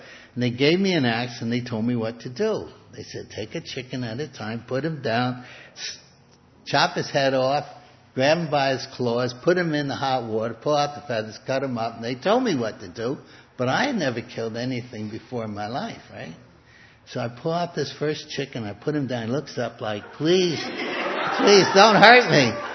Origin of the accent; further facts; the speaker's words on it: Brooklyn, New York, United States; Now, I'm a boy from Brooklyn. I never saw a live cow in my life.